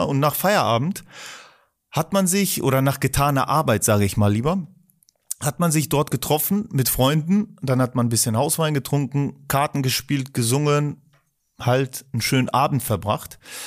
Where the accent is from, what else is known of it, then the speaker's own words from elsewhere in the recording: Dalmatia, Croatia; Also ich wir kommen aus Dalmatien.